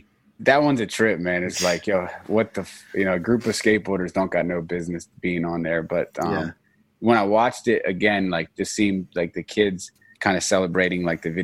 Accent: Norristown, Pennsylvania, United States; Places that I'm from Norristown, Pennsylvania. It's not like a fashion mecca. You know, it's a really like blue collar suburb.

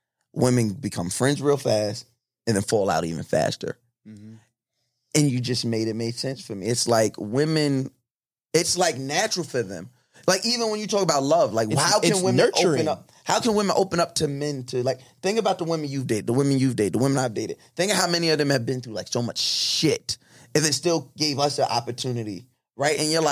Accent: New York, United States; like you're from Brooklyn, I'm from Long Island, off rip.

